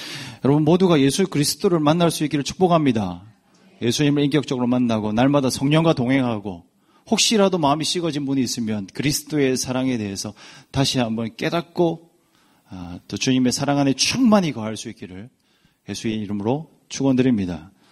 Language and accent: Korean; Busan, South Korea; now in Sydney, Australia; 저는 부산 출신이에요. 부산의 용호동 나환저출 출신이에요.